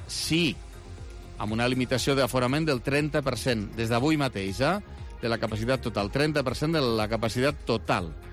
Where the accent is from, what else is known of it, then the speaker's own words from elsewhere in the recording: Lleida, Catalonia, Spain; com a lleidatans